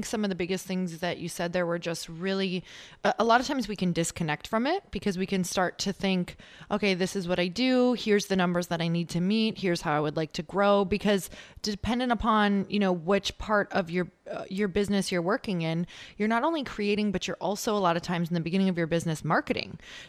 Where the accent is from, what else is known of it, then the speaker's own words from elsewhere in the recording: Midwest, United States; now in California, United States; because I am originally from the Midwest. I live in California now, and it's a little bit less out here.